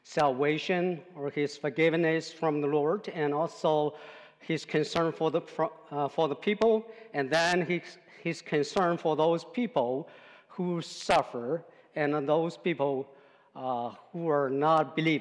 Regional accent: China; English is a second language; moved away; I'm from China, so I'm a Chinese product exported here

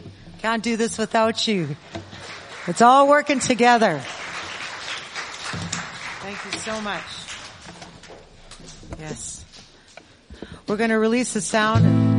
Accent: Canada; And when we said we are from Canada

